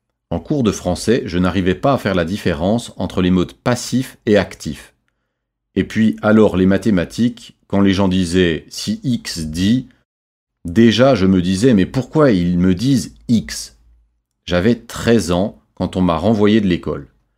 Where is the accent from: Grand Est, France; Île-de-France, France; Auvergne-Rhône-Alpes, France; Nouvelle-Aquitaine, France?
Île-de-France, France; Paris; J'ai grandi à Paris. J'habitais dans le 18e arrondissement, à Barbès, un quartier populaire avec des gens plutôt pauvres que riches.